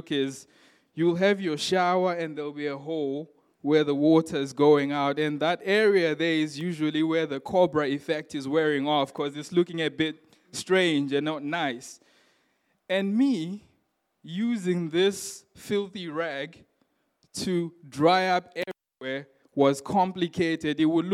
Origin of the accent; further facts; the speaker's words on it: Zimbabwe; So I grew up in Zimbabwe, and we used to have floors that were polished floors.